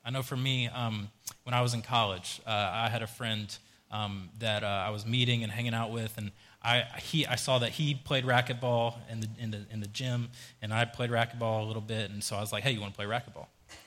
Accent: Southeast, United States; Like, look, I'm some guy from the Southeast.

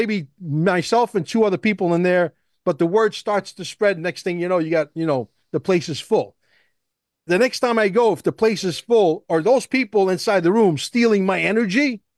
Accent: New York, United States; because see, this is how you could tell, Jim, that I'm from New York, New Jersey area, because only New York, New Jersey gangsters talk like this.

